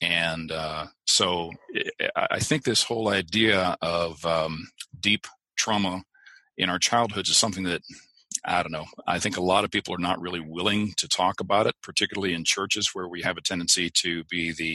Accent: Columbus, Ohio, United States; I'm 50 years of age now. I'm from Columbus, Ohio.

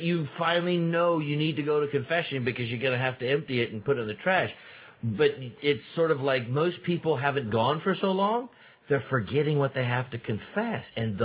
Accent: Scotland, United Kingdom; I'm Scottish, too.

